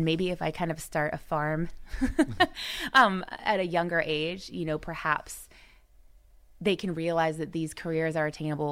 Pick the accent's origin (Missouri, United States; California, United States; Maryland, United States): California, United States; I was actually living at home. I'm from Orange County.